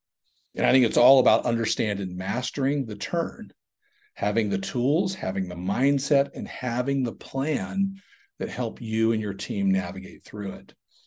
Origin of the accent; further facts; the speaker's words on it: Georgia, United States; I grew up in the South, a little town outside of Atlanta, Georgia, and we're sort of in this turn in real estate.